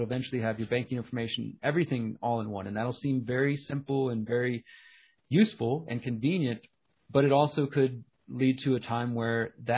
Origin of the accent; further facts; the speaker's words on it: Houston, Texas, United States; So I'm originally from Houston.